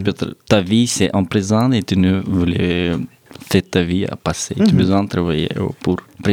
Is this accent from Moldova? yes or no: yes; Moldova; Bonjour à tous, je viens de Moldavie.